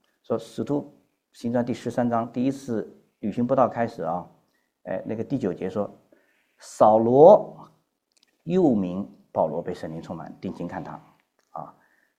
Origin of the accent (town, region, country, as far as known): China